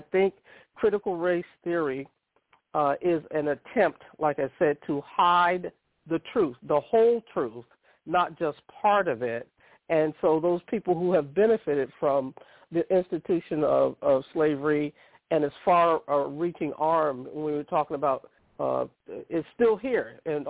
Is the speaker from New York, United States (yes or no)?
no; Florida, United States; my mother's from Alabama, but I grew up in Florida